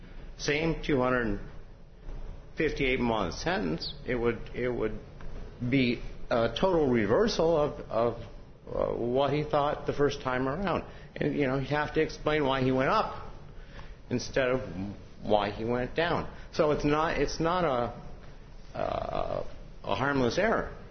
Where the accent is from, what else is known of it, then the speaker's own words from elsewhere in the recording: Manistee, Michigan, United States; I'm from Manistee, Michigan, just a little north of Ludington.